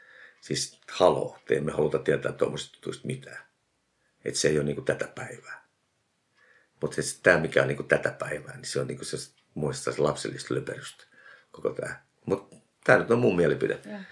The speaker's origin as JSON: {"language": "Finnish", "region": "Eastern Finland", "country": "Finland", "said": "koska mä oon itäsuomalainen ihminen niin kuin oikeasti."}